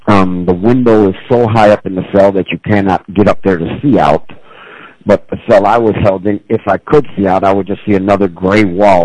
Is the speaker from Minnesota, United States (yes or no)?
no; Chicago, Illinois, United States; The Ravenswood area. I went to St. Benedict's grade school and high school and grew up on the northwest side of Chicago.